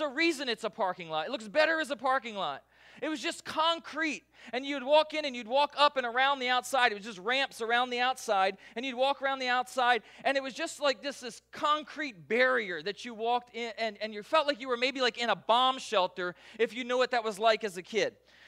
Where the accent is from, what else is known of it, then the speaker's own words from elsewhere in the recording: Delaware, United States; So I grew up on the East Coast and especially in the state of Delaware, it's flat.